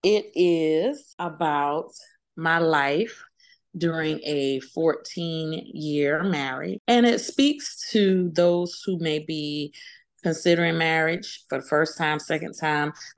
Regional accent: Orangeburg, South Carolina, United States; I am from South Carolina, Orangeburg, South Carolina, born and raised in King Street, South Carolina.

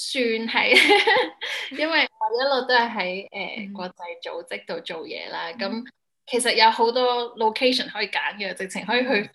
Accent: Hong Kong; moved away as an adult; also born or lived in Paris, France; now in Switzerland; 我就是香港出世和长大啦，之后就中学的时候去了德国一年去 exchange，之后就回到香港完成我的高中和回大学啦。

